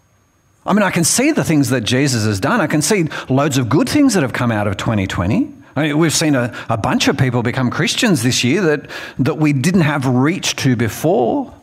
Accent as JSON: {"language": "English", "town": "Long Jetty", "region": "New South Wales", "country": "Australia", "tie": "born or raised there", "said": "Like I said, I grew up here on the Central Coast, living at Long Jetty, the beach on one side, the lake on the other."}